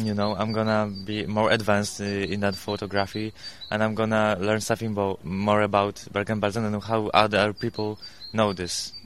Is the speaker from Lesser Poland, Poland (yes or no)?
yes; Oświęcim, Lesser Poland, Poland; actually I'm from Oświęcim, so I'm thinking about death camp.